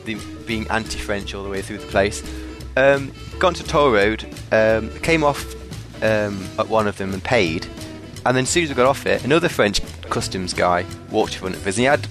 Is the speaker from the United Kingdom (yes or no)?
yes; England, United Kingdom; Or being English.